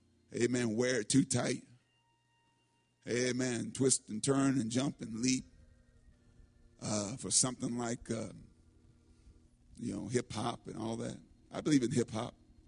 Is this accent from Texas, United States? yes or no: no; Maryland, United States; also born or lived in Virginia / North Carolina; I was born in Virginia, raised in Maryland, went to college in North Carolina, and then went to graduate school here.